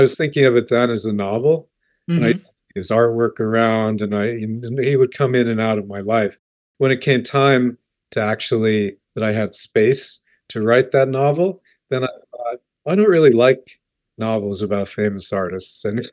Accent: Pennsylvania, United States; I'm from Pennsylvania.

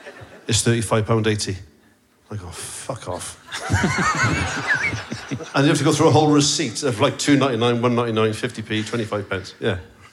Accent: Barry, Wales, United Kingdom; also born or lived in Cardiff; I was born in Cardiff, raised in Barry, lived in Cardiff. My mother was born in the Welsh Valleys in Merthyr Vale.

